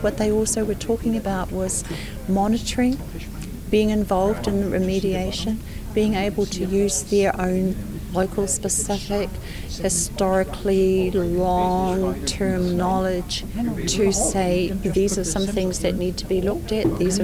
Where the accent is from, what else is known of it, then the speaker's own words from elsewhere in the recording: New Zealand; I'm from Aotearoa, New Zealand, and I'm a member of the Waitaha tribe.